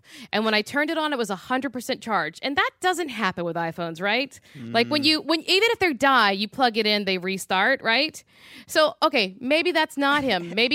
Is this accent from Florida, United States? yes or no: no; Louisiana, United States; That's a part of why I'm very haunted, because I'm from Louisiana.